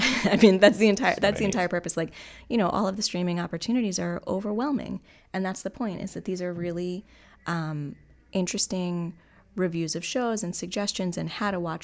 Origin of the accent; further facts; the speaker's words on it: Long Island, New York, United States; I mean, I grew up on Long Island, so, you know, really familiar with all of the big New York media brands.